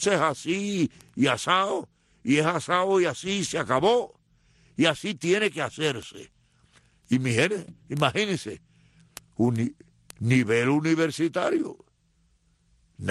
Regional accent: Santiago de Cuba, Cuba; also born or lived in Havana; now in United States; Pero yo no he podido olvidarme de mi tierra, de mi patria, de mi Instituto de Segunda Enseñanza de Santiago de Cuba, de la enseñanza primaria, de los maestros, de La Habana, de la Escuela de Derecho

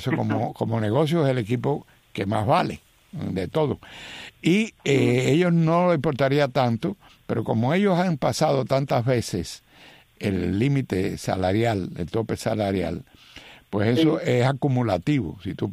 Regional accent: Cuba; moved away; yo hace muchos años que salí de Cuba, okay, yo soy más cubano ahora que cuando salí. Yo soy arquitecto

